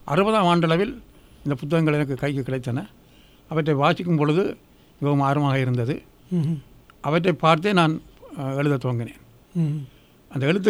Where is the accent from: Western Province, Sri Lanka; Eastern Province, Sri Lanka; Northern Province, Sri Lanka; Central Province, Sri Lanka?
Northern Province, Sri Lanka; Avarangal; நான் பிறந்தது ஆவரங்கால் என்ற கிராமத்தில், படித்தது ஆவரங்கால் மெதரிச மிஷன் பள்ளிக்கூடத்தில்